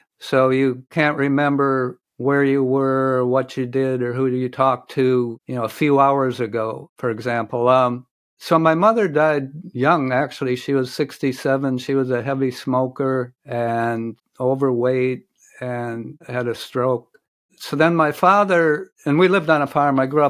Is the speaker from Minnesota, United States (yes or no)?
yes; Rochester, Minnesota, United States; I'm from Rochester, Minnesota. I went to Mayo High School.